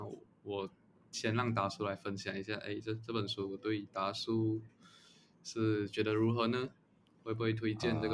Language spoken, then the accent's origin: Chinese; Malaysia; 我觉得身为马来西亚人，其实我们接触伊斯兰历史也是比较门槛比较低的